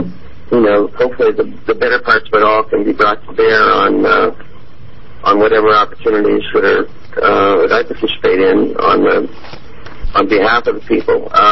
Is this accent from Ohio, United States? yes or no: no; Tualatin, Oregon, United States; Well, I'm a native Oregonian. I was raised in Tualatin and educated in the state